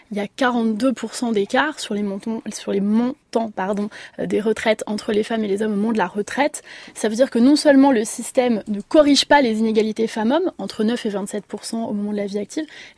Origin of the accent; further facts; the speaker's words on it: Paris, Île-de-France, France; Moi, je suis parisienne, d'origine corse. Je suis née à Paris, j'ai vécu à Paris l'essentiel de ma vie.